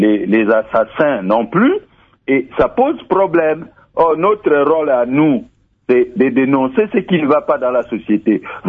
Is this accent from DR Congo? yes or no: yes; DR Congo; nous sommes Congolais